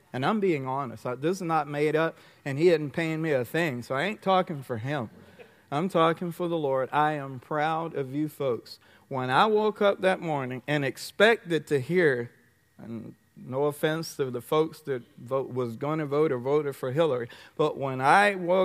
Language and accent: English; South Carolina, United States; also born or lived in New York; I'm North American, born in New York, raised in South Carolina, farm boy.